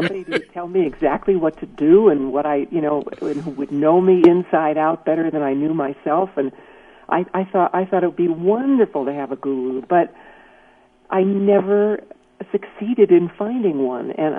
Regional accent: Los Angeles, California, United States; I was raised in Los Angeles in a Reform Jewish temple that was so stifling to me.

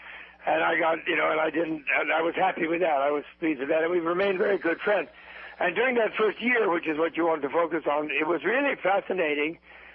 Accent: New York, United States; the social support I needed as an American, as a New Yorker, to remain a monk for life.

